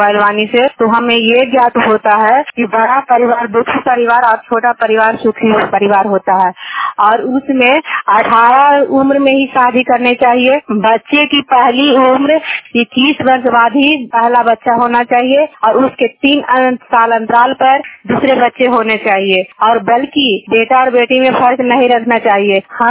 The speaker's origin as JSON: {"language": "Hindi", "town": "Harnaut", "region": "Bihar", "country": "India", "said": "मैं गंगता की हूँ। मैं हरनौत ब्लॉक सुमन जिला नालंदा का निवासी हूँ"}